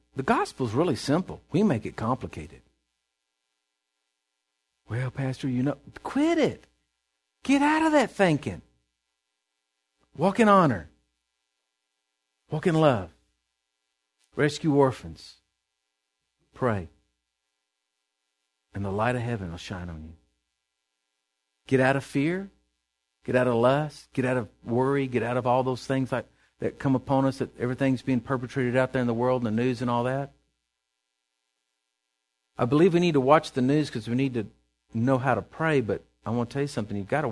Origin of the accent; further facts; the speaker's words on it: Texas, United States; Lord, it may not be the prettiest prayer because, Lord, we're from Texas. We may not say it just right because we're from the country.